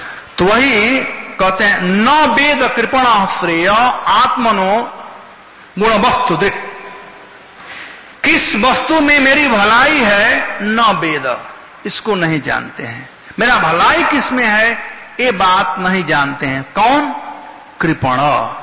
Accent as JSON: {"language": "Hindi", "region": "Bihar", "country": "India", "said": "हमारे यहां बिहार में कहावत है"}